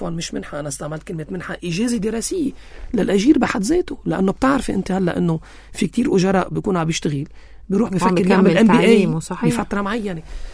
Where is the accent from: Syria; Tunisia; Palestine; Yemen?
Syria; ايه انا سوري هون